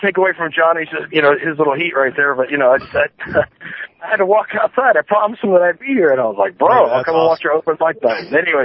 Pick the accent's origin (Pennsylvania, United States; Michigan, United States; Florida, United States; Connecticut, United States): Florida, United States; Tampa; Florida Championship Wrestling down here in Tampa, my hometown.